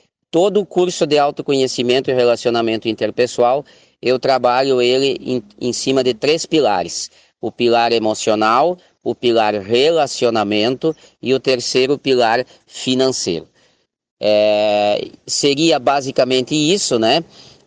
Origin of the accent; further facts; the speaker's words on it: Santa Rosa, Rio Grande do Sul, Brazil; eu sou natural de Santa Rosa, aqui do Rio Grande do Sul